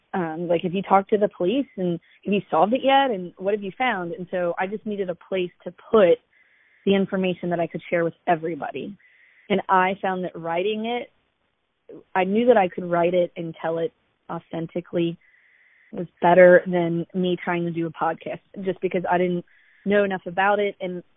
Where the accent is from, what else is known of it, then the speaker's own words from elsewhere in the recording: Kentucky, United States; So I grew up here in Northern Kentucky. I still live here.